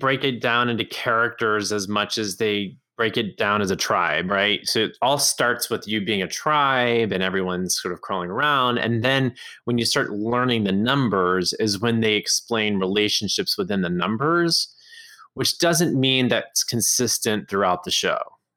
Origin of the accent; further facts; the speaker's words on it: Orange, Texas, United States; came to my hometown of Orange, Texas for two nights.